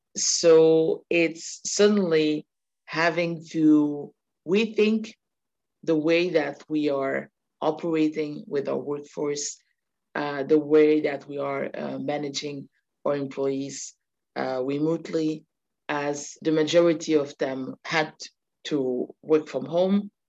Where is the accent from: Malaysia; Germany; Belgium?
Belgium; Ghent, Flanders; first language Dutch; English is a second language; I'm born and raised in Belgium, in a city called Ghent. So I went to school in Dutch, and then I moved to Brussels capital because I wanted to have my independence.